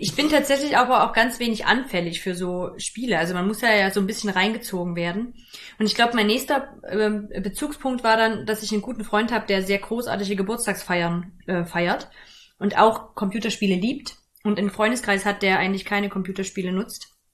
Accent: East Germany, Germany; ich bin in der DDR groß geworden, so zumindest die ersten 8 Jahre

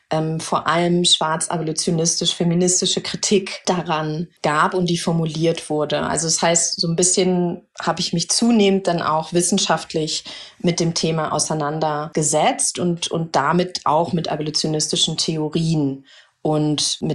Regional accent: Germany; Also ich bin in Deutschland groß geworden und geboren, väterlicherseits lebt meine Familie im Süden der USA

